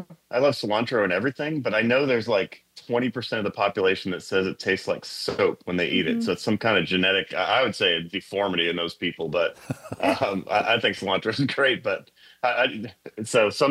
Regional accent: Minot, North Dakota, United States; So I grew up in Minot, North Dakota, which is a tiny little city. It's not tiny, about 40,000 people, north central North Dakota. Grew up there.

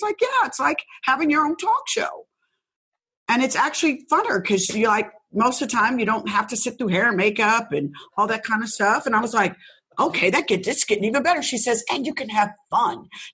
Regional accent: Indianapolis, Indiana, United States; moved away

